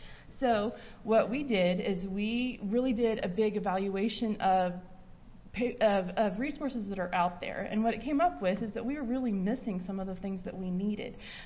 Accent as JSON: {"language": "English", "region": "Kansas", "country": "United States", "tie": "born or raised there", "said": "I got to Northwest Kansas and I grew up in Northeast where we had twice the amount of rainfall"}